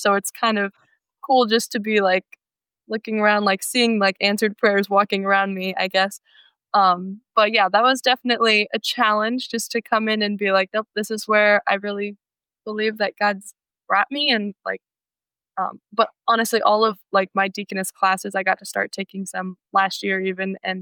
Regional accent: Colorado, United States; I'm from Colorado, so I'm like 1,000 miles from home

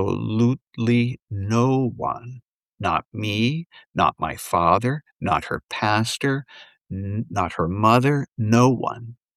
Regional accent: Kitchener, Ontario, Canada; Near Toronto, Ontario, Canada. I was born and raised near Kitchener, which is sort of the Lutheran Mecca of Canada.

